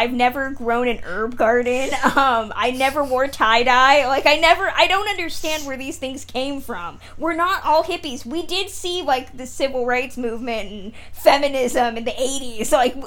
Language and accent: English; California, United States; I'm from California